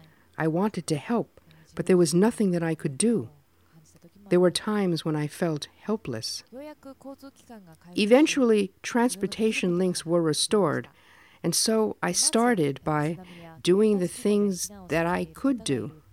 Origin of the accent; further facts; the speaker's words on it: Aizu, Fukushima, Japan; Aizu is the name of the place where I was born and raised in Fukushima Prefecture.